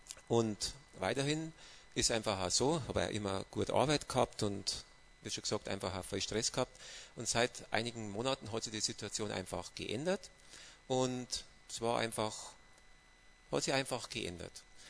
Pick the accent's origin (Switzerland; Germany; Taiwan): Germany; Bavaria; ich bin ein Bayer und in Bayern gibt es ein Sprichwort